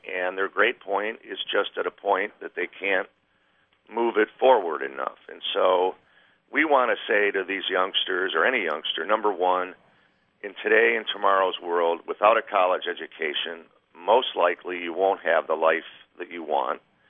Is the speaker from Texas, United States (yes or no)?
no; Detroit, Michigan, United States; I grew up in Detroit. I went to Central Michigan, so I'm very familiar with the area